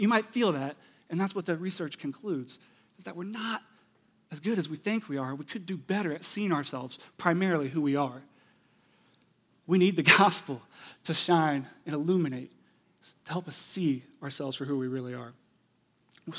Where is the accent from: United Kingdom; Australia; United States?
United States; Pittsburgh, Pennsylvania; I hope it's okay that Ed shared that I'm from Pittsburgh.